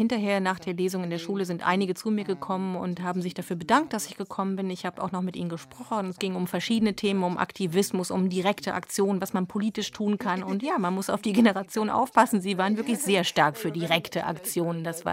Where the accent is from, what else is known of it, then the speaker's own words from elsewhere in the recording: United Kingdom; besonders auch in Großbritannien, wo ich herkomme.